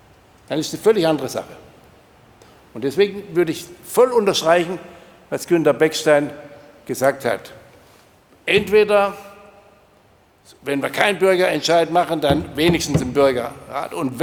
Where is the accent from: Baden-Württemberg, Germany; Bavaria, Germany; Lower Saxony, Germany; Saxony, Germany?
Baden-Württemberg, Germany; Rottweil; Obwohl ich komme ja auch aus der Nähe von Rottweil, nicht?